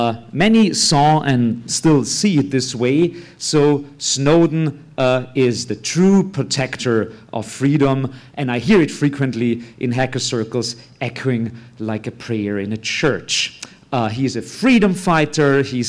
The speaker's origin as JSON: {"language": "English", "country": "Austria", "second_language": "English", "said": "and I have a strange accent. I'm from Austria, that's why the accent."}